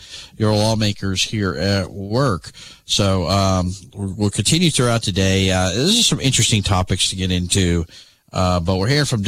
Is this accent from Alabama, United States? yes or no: yes; Pelham, Alabama, United States; But I grew up in Pelham.